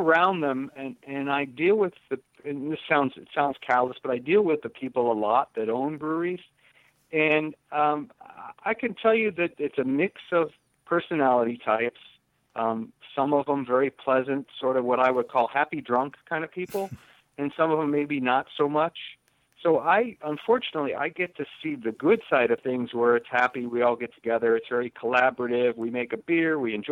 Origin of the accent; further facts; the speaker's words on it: Pennsylvania, United States; I know I'm from Pennsylvania, and so I know if you put out a Penn State beer